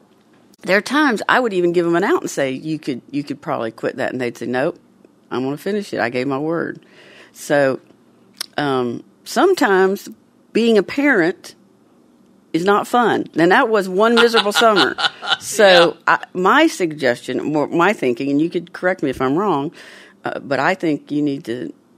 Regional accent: the South, United States; And we're from the South.

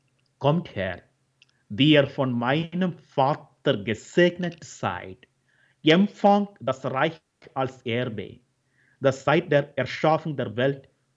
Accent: India; German is a second language; Ich komme aus Indien und in Indien werden die Häuser jedes Jahr gesegnet.

